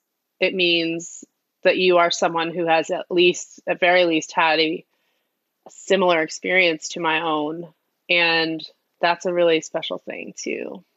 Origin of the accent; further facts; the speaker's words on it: Northeast, United States; So I was raised in the Northeast in a home where my mom is American and my dad is a Syrian refugee who came here in the 70s